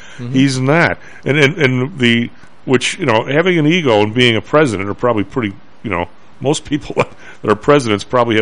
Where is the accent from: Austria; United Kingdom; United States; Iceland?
United States; Which is absolutely astounding to me as an American.